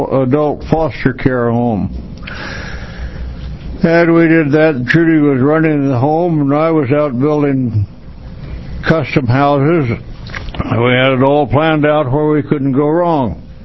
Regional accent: Oregon, United States; born there; We retired, come to Oregon, my home state. I was born in Tillamook County.

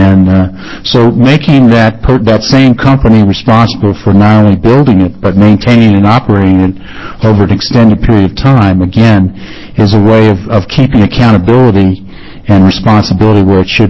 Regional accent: Virginia, United States; I grew up in Virginia, got my undergraduate degree in economics

